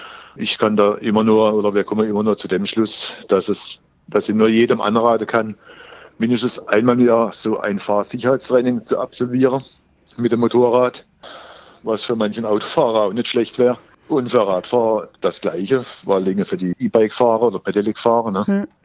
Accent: Baden-Württemberg, Germany; Besonders bei uns im Schwarzwald.

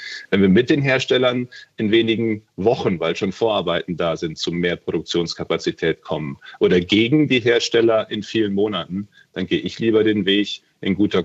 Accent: North Rhine-Westphalia, Germany; Um wieder meine Heimat, das Münsterland, zu nehmen.

